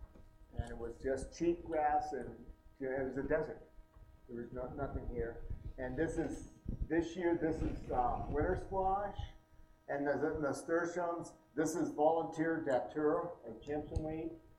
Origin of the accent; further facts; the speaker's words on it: California, United States; This is what I grew up with in Southern California.